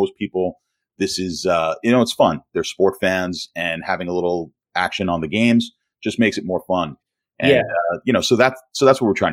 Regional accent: Brooklyn, New York, United States; Back in the day, I grew up in Brooklyn.

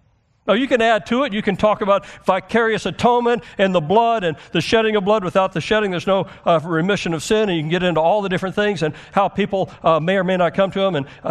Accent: United States; I'm American, man. I want to rebel.

